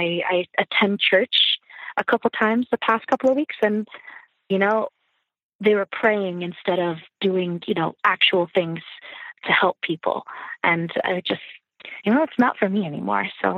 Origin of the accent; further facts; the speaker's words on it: Hawaii, United States; I am Native Hawaiian